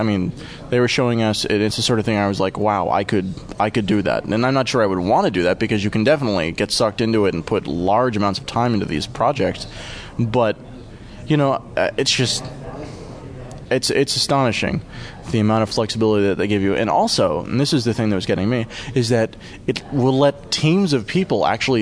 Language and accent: English; United States; The only thing that I didn't really understand, but it could be just because I'm American, is the SingStar phenomenon